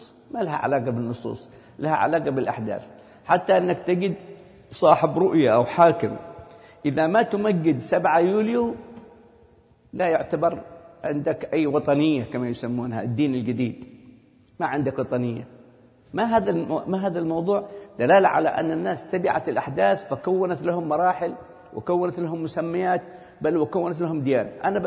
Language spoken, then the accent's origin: Arabic; Yemen; في بلدنا اليمن مثلا في عندنا عيد يسموه عيد سبتمبر